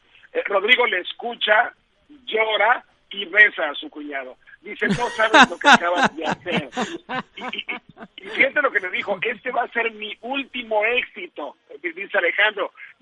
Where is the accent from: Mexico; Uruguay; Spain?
Mexico; aparte de la experiencia como mexicanos que vivimos en esta Copa del Mundo